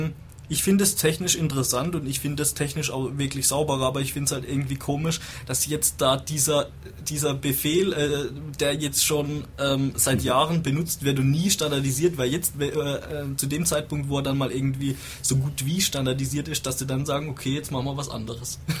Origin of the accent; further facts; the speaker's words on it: Baden-Württemberg, Germany; Also, ich komme ja eher aus dem Badenser Gebiet